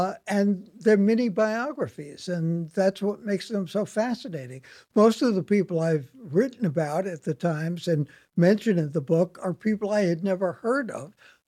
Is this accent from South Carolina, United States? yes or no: no; Brooklyn, New York, United States; coming from a family growing up in Brooklyn that where death was denied at all the time.